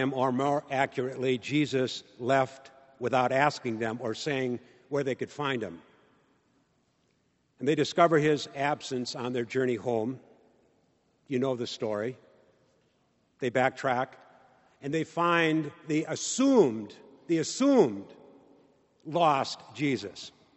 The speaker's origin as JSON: {"language": "English", "town": "McFarland", "region": "Wisconsin", "country": "United States", "tie": "born or raised there", "also_born_or_lived": "Stoughton", "said": "I was born in Stoughton, raised in McFarland."}